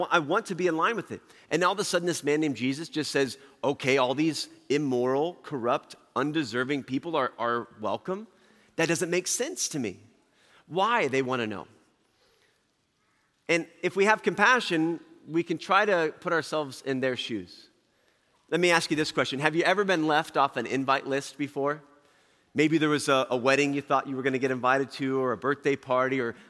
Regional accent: Albia, Iowa, United States; I grew up in Southern Iowa in Albia.

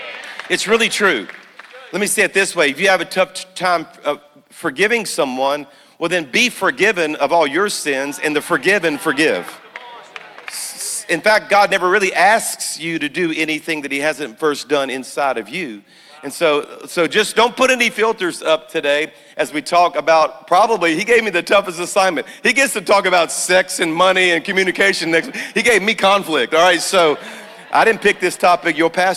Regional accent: Louisiana, United States; I am a Cajun from South Louisiana, so our church is in Birmingham, but y'all, I'm a Cajun.

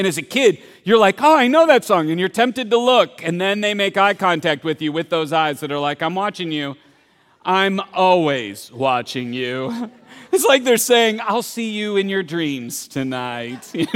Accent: Columbus, Ohio, United States; can still remember the first time I got to experience Chuck E. Cheese way back in the 1900s when I was raised in Columbus, Ohio.

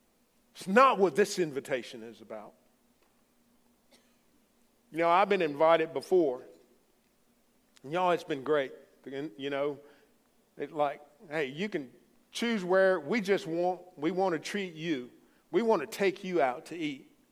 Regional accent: Louisiana, United States; I'm from the Bayou State, great state of Louisiana.

